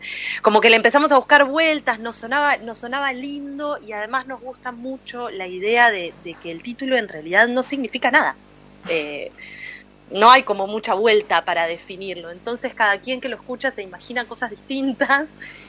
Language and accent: Spanish; Ciudad de la Costa, Canelones, Uruguay; born there; now in Montevideo, Uruguay; yo soy uruguaya, nací en Ciudad de la Costa, que es a 20 kilómetros de Montevideo. Y hace 4 años casi que estoy viviendo ya aquí en la capital.